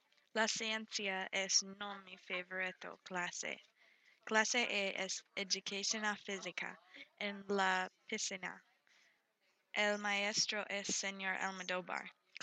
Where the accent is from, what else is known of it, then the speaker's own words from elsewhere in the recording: Nantucket, Massachusetts, United States; Spanish is a second language; soy de Nantucket.